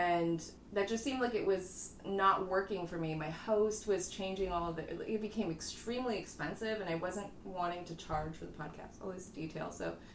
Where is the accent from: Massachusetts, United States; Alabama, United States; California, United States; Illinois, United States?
California, United States; San Francisco; now in Sacramento, United States; I really didn't know anybody here in Sacramento, and I moved up here from San Francisco, and I really wanted to go home